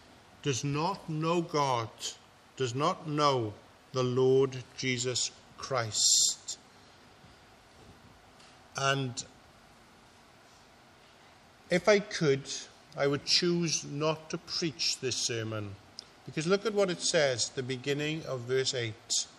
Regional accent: Wales, United Kingdom; But the majority of us, even though we're Welsh, we were brought up speaking English. It's our home language.

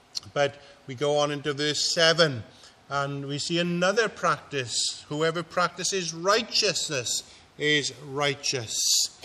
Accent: Wales, United Kingdom; But the majority of us, even though we're Welsh, we were brought up speaking English. It's our home language.

